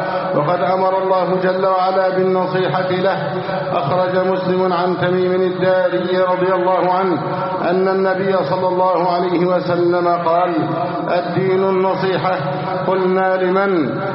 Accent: Egypt; بلدنا مصر

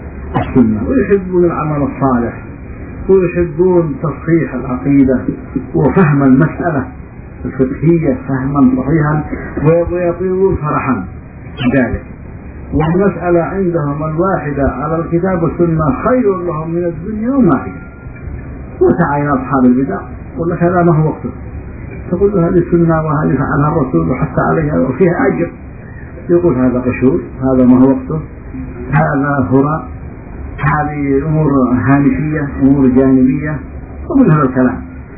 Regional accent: Yemen; اما نحن عندنا في اليمن

